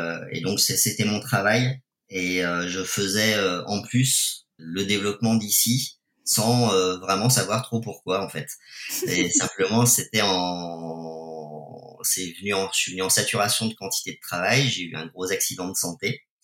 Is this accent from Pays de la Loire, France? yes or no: yes; Pays de la Loire, France; born there; Je ne suis pas né en Bretagne. Karine est bretonne. Je suis né en Vendée. Et puis, j'ai beaucoup voyagé tout le temps.